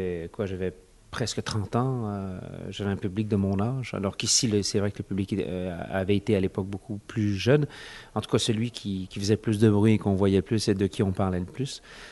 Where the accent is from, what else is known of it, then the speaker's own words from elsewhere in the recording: France; Je suis anglais et français. Français de naissance, français à l'école, anglais, anglophone totalement ou presque musicalement.